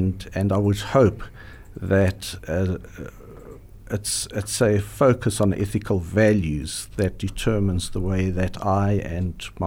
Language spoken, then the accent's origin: English; South Africa; I identify strongly as a Jewish person, I identify as a South African, I identify as a psychologist